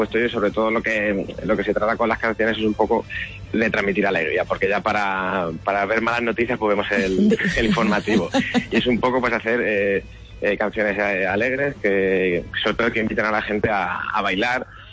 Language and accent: Spanish; Castilla-La Mancha, Spain; nosotros somos gente que vivimos en Torrijos, somos de Toledo.